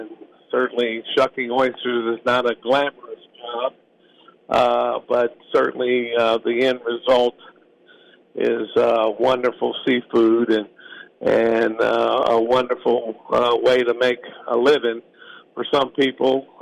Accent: Biloxi, Mississippi, United States; And I really wanted that for my hometown. So 25 years ago, I approached our mayor of Biloxi, Mississippi, and he looked at me like I was crazy.

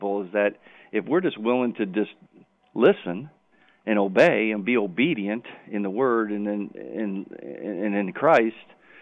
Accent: Aurora, Illinois, United States; And then Aurora University, right here in my hometown, ironically just reached out to me, just out of the blue.

